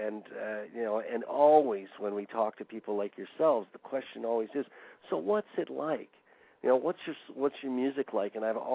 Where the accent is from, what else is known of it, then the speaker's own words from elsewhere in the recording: Fort St. John, British Columbia, Canada; we picked up a bass player who happened to be from Fort St. John originally, my hometown